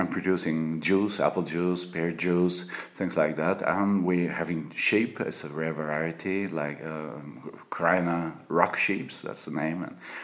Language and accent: English; Styria, Austria; English is a second language; I'm from Styria, southern Styria, Slovenian border, and I'm an eco-farmer.